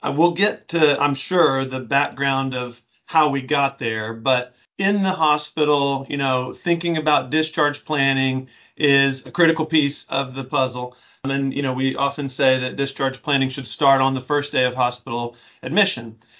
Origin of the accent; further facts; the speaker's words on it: Arkansas, United States; now in Memphis, United States; And so I'm from Arkansas, but call myself a Memphian these days.